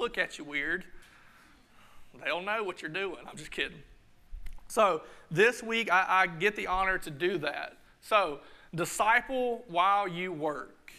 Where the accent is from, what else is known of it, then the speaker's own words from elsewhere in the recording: Woodruff, United States; I am from Woodruff.